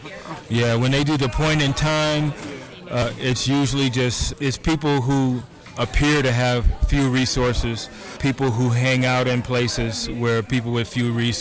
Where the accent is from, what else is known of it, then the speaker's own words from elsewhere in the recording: Denver, Colorado, United States; also born or lived in Texas / California; I was born and raised in Denver. However, I have lived in Texas and in California.